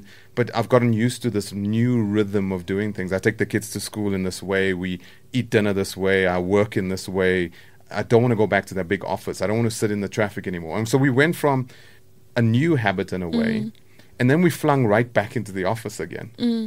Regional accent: South Africa; You keep going as a South African.

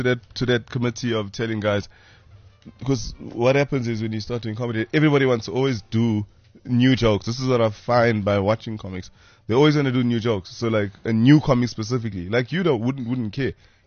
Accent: Durban, KwaZulu-Natal, South Africa; I grew up in Durban. Newlands East, specifically in Durban.

